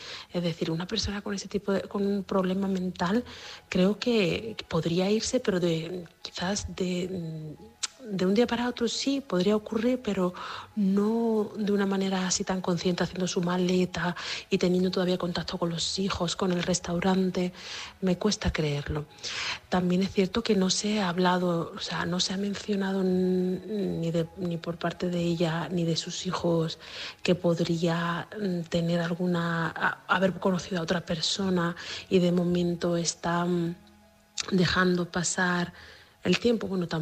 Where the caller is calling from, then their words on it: Seville, Andalusia, Spain; de Sevilla.